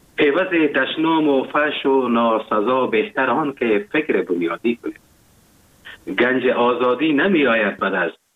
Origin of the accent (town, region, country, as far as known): Afghanistan; now in Germany